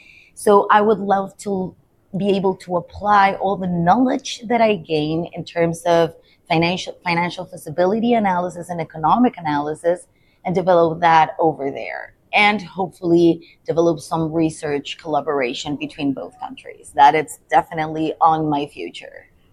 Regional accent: Santiago, Santiago Metropolitan Region, Chile; all the time I was raised in Chile capital, in Santiago, a big city. My family is, my biological family is from the city. They had nothing to do with farms.

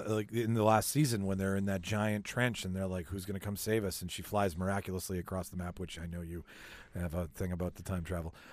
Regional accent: Canada; But like I'm just saying, hey, listen, we're from Canada.

